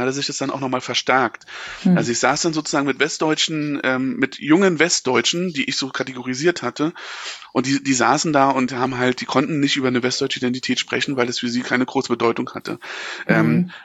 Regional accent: East Germany, Germany; als Ostdeutscher

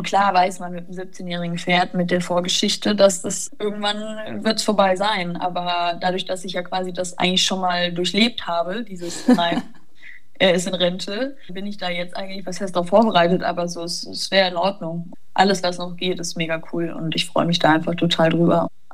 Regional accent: Warendorf, North Rhine-Westphalia, Germany; Ich meine, ich komme aus Warndorf

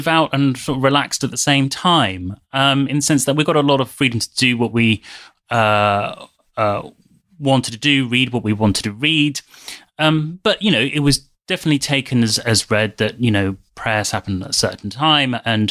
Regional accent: London, United Kingdom; Perhaps it's to do with being Muslim, growing up with this idea of truth. I grew up in London, in West London, in a rather boring suburb.

